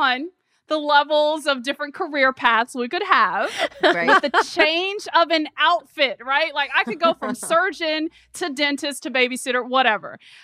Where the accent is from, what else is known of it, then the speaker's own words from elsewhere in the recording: Memphis, Tennessee, United States; It was a reality shifting thing for us growing up in Memphis, Tennessee, where, you know, there were some pretty explicit gender norms communicated to us day in and day out.